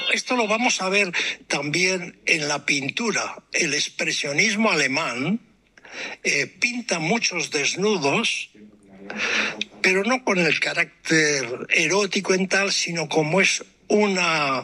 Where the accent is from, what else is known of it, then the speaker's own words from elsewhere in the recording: Bilbao, Basque Country, Spain; Bueno, de donde yo vengo, en concreto en Bilbao, lo pusieron en un cine no céntrico.